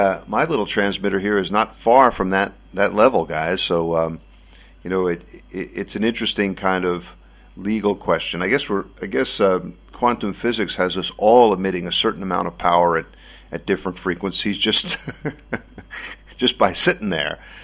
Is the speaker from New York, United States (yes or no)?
yes; Congers, New York, United States; in the town in what's now suburban New York City that I grew up in Congers, New York.